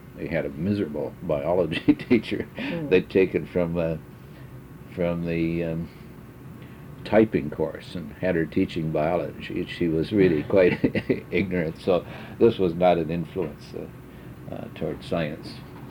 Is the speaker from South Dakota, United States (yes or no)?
yes; Brookings, South Dakota, United States; I grew up in Brookings, South Dakota. I was born in Brookings and lived there for the first 22 years of my life.